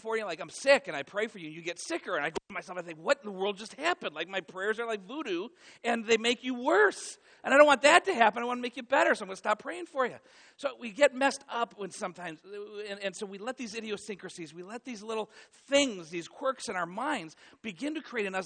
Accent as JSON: {"language": "English", "region": "Michigan", "country": "United States", "tie": "born or raised there", "said": "I grew up in Michigan in the 80s, Detroit Tigers, right?"}